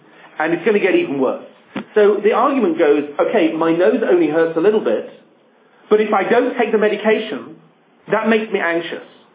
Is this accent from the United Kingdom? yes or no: yes; England, United Kingdom; You know, I always find this, as an Englishman, remarkable.